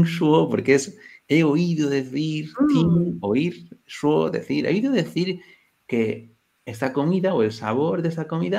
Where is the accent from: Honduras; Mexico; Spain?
Spain; Es que como buen español.